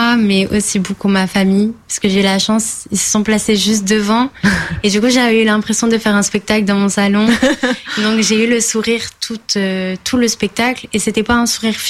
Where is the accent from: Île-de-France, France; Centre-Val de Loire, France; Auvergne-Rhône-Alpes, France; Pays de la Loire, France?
Île-de-France, France; Lieusaint; J'ai grandi à Lieusaint.